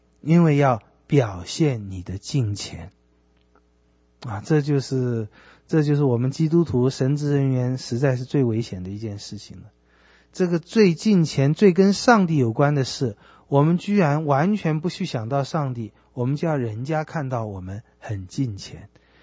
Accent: China; 这一点我又觉得我们中国人有个很大麻烦，因为中国人也是好面子

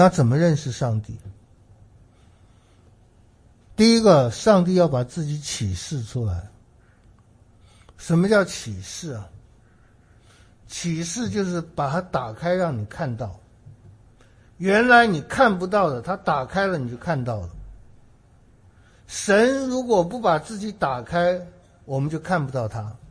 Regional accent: China; 希腊人求智慧和知识，那可以说比我们中国人还强烈。

